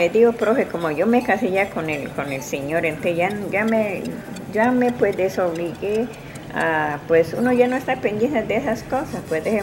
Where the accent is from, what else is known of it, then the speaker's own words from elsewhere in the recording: Caquetá, Colombia; born there; Yo soy nacida en Caquetá.